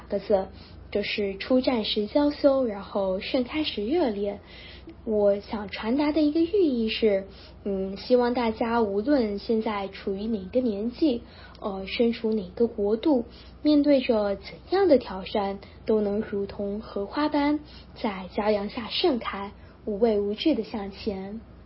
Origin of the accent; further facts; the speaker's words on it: Philippines; 今年19岁，来自菲律宾小油莲。我是在菲律宾土生土长的华侨，在这里生活、读书、成长。我基本上每年暑假的时候都会回老家泉州